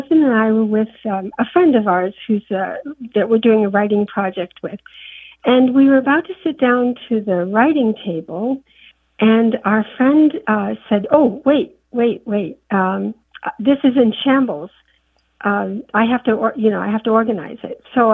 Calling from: Bradford, Vermont, United States; I'm calling from Bradford, Vermont.

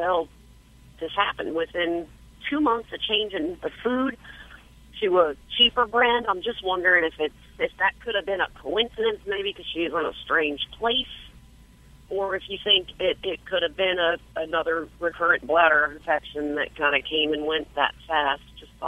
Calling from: Jacksonville, Florida, United States; Jacksonville, Florida.

